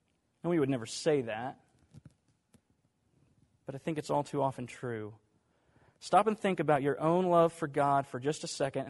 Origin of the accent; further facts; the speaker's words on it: New York, United States; It's okay, I know about them. I'm from New York.